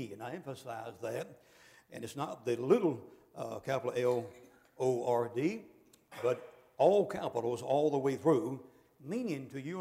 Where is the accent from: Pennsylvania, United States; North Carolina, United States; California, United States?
North Carolina, United States; we're from North Carolina.